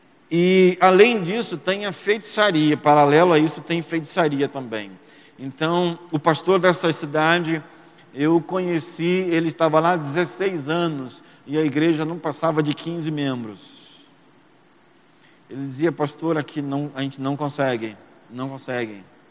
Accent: São José dos Campos, São Paulo, Brazil; Eu venho de uma região que é assim. São José dos Campos, onde eu nasci, me criei, estudei, me casei, criei os meus filhos e também pastoreei. Está próximo de Aparecida

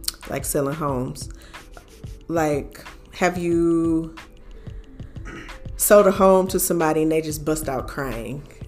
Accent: Flint, Michigan, United States; I came from Flint, Michigan, and I had two homes myself

